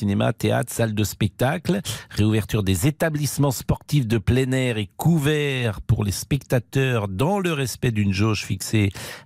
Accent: France; Mais non, on est des Français, il faut être à fond derrière le PSG, quoi qu'il arrive

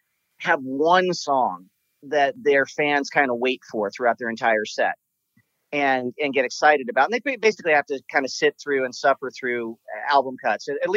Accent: California, United States; everything that we grew up with in Southern California

